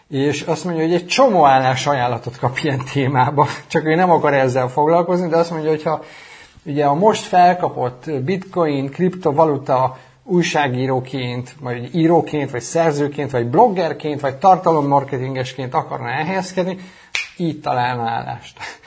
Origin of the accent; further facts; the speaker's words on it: Szolnok, Jász-Nagykun-Szolnok, Hungary; born or raised there; now in Chicago, United States